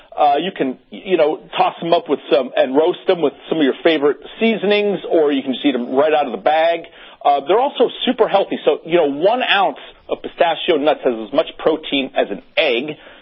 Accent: New Hampshire, United States; I'm from New Hampshire, so I'm a New England guy myself.

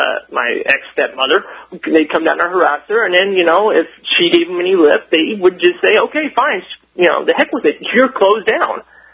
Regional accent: California, United States; I come from California originally, and I come from a blended family

